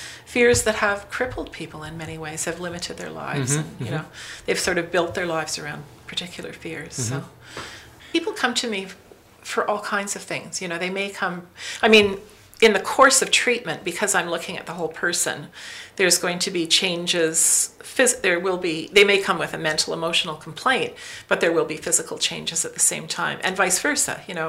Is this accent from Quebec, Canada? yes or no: yes; Lachute, Quebec, Canada; I grew up in Lachute, and I always loved this village.